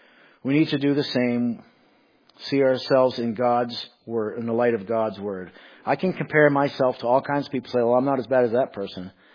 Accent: Portsmouth, New Hampshire, United States; I'm from Maine, New Hampshire, Portsmouth, New Hampshire.

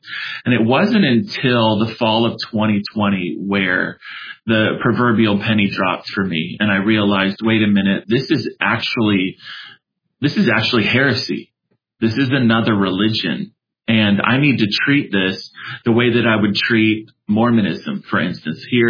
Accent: California, United States; now in Arizona, United States

